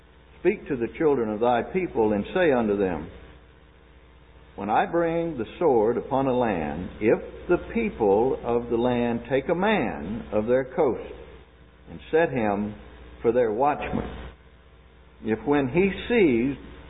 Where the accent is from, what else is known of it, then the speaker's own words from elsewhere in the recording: Mississippi, United States; I was born and raised in Mississippi.